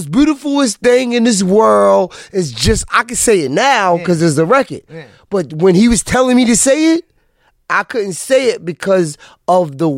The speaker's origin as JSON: {"language": "English", "town": "Central Islip", "region": "New York", "country": "United States", "also_born_or_lived": "Roosevelt / Brooklyn", "said": "I'm from Central Islip by way of Roosevelt."}